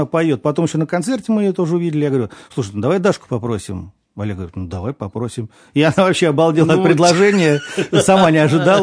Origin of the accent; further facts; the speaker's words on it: Moscow, Russia; вот я был один из Москвы